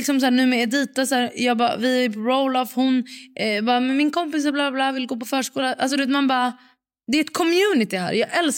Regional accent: Sweden; För hemma i Sverige är också typ så här med barnen

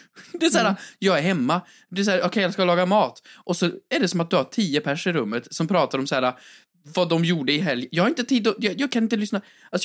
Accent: Värmland, Sweden; när jag var hemma i Värmland och så sa de, ja, men åk och handla.

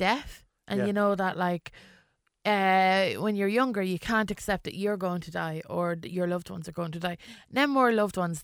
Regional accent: England, United Kingdom; born there; I was English. Do you know, like, I was born in England, and the culture, like, my family are builders, so we just go wherever the work is.

